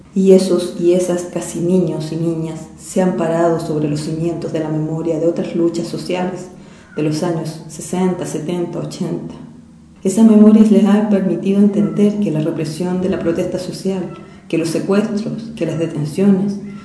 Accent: Chile; como pueblo chileno podíamos hacernos cargo de nuestra historia, que podíamos hacer un país más justo

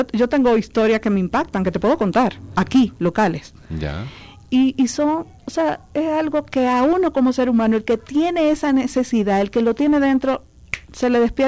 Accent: Dominican Republic; accent: Caribbean; Y ya me conocía mi acento, que es muy particular de nosotros los caribeños

